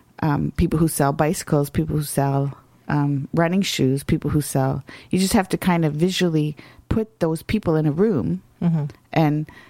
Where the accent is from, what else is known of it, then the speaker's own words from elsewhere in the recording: Ontario, Canada; I mean, I grew up in Northern Ontario. You were either a mill town, a railway town, a trapper town, or a pulp town.